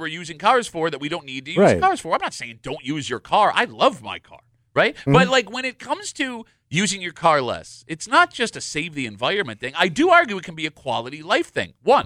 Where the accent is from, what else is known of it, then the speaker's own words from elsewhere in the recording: Gates, New York, United States; Growing up in Gates.